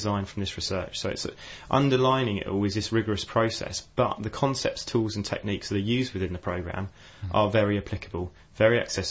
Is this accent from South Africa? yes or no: no; Eastbourne, South East England, United Kingdom; I didn't. I'm from the Sussex coast, Eastbourne.